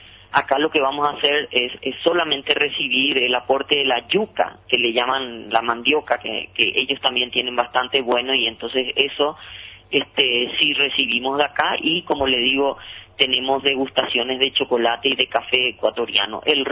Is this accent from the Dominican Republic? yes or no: no; Paraguay; son características que nosotros tenemos que llevar con orgullo como paraguayos y paraguayas